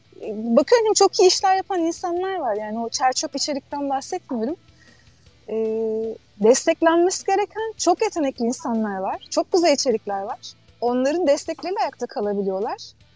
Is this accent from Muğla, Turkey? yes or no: yes; Muğla, Turkey; ben Muğla'lıyım. Şu anda işte Dalyan, Ortaca Dalyan dediğimiz.